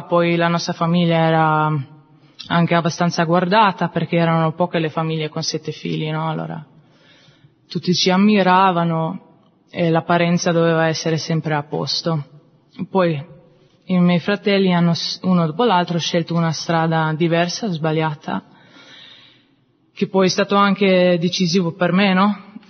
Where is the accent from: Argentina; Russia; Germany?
Germany; Italian is a second language; ho 28 anni, vengo dalla Germania. Sì, vengo da una famiglia molto numerosa, siamo in 7 figli e sono la penultima